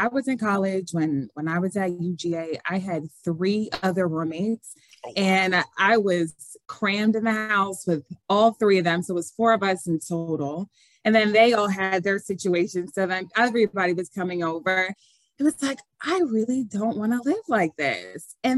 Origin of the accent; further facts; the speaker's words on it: Philadelphia, Pennsylvania, United States; Oh, and Philadelphia. I can't forget my hometown.